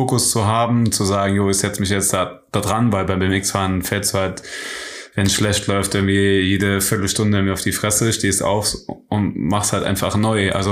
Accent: Trier, Rhineland-Palatinate, Germany; now in Cologne, Germany; ich bin ja in Trier aufgewachsen, habe da dann den Bachelor gemacht und bin dann nach Köln gezogen, um den Master zu machen.

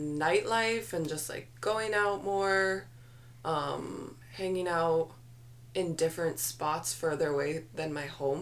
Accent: United States; because I'm American and it's not like I live in Korea

